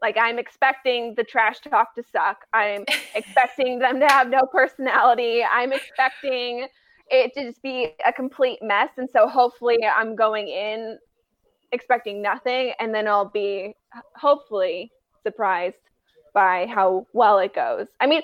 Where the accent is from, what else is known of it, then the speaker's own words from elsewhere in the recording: Colorado, United States; born there; A little bit more when he played for the Broncos, since I was born in Colorado.